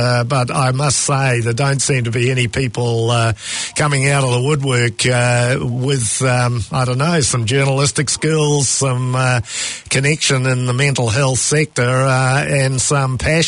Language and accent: English; Christchurch, Canterbury, New Zealand; So thank you very much for your insights about Christchurch, my hometown. I think about it a lot.